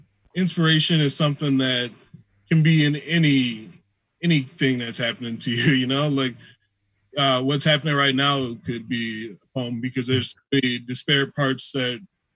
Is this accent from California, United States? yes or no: no; Milwaukee, Wisconsin, United States; That's where I grew up in Milwaukee for the majority of my life.